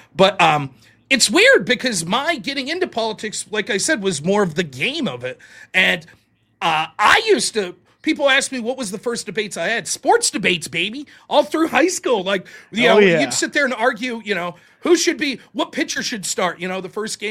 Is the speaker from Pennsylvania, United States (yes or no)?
yes; Pittsburgh, Pennsylvania, United States; Like I'm from the Pittsburgh area, so we're Steelers fans.